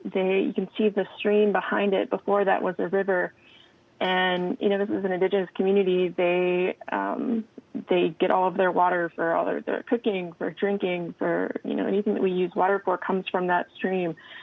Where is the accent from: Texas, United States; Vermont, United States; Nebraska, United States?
Texas, United States; I'm a photojournalist from Texas, and I've spent the past decade documenting humanitarian crises in Latin America.